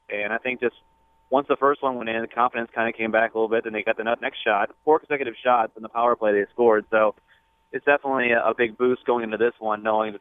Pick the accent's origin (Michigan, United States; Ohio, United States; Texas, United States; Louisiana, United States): Michigan, United States; So, yeah, I'm from Michigan, so I'm a fan of snow.